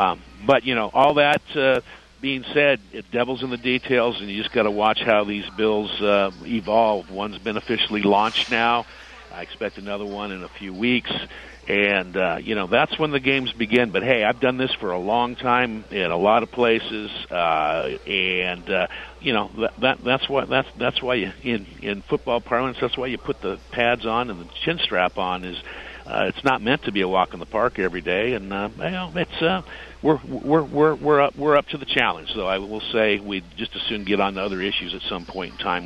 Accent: West Coast, United States; now in Florida, United States; I did most of my growing up in the West Coast and a lot of time in California and L.A. Nothing gets more laid back than over here in Florida.

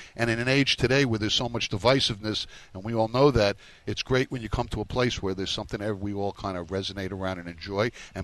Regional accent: Miami Beach, Florida, United States; been here since I'm 14 years old and, you know, kind of watch how the geography has changed. When I grew up here in Miami Beach in the 70s

